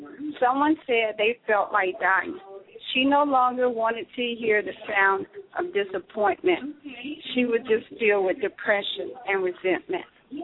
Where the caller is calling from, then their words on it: Texas, United States; And I'm calling from Texas.